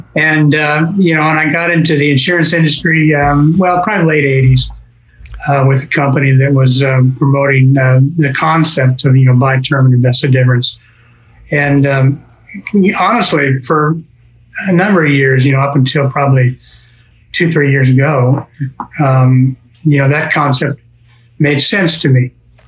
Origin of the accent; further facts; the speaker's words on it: Colorado, United States; also born or lived in Tulsa, Oklahoma; Actually, I grew up in Colorado.